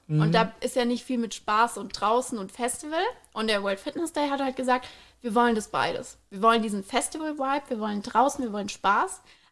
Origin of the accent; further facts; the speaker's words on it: Frankfurt, Hesse, Germany; Als Frankfurterin ganz, ganz schlimm.